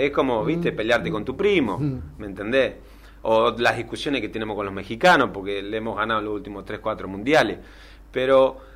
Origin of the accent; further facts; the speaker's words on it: Argentina; Lo que yo tengo muy adentro es quién soy, lo argentino que soy